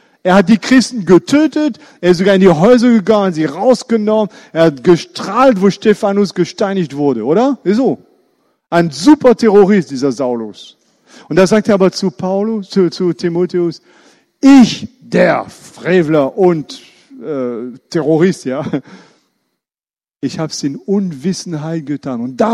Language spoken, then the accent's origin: German; Iran; German is a second language; now in Germany; ich komme aus dem Iran, ich wusste das nicht